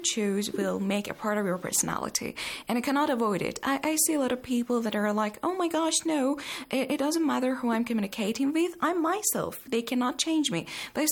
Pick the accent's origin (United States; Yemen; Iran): Iran; from Iran and I'm a medical student at the moment.